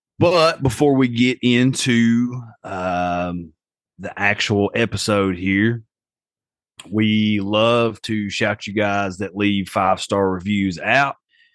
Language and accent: English; Appalachia, United States; I'm also from the Appalachian Mountains.